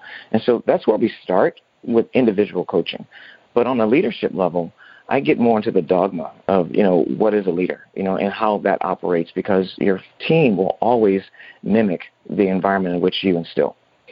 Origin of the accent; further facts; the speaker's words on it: Los Angeles, California, United States; So I grew up in Hollywood, meaning L.A., everybody wants to be famous.